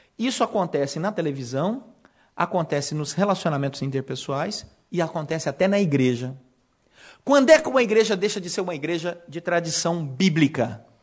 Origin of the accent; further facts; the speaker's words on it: Goiás, Brazil; Falei só para me exibir, que eu sou natural de Goiás. Terra boa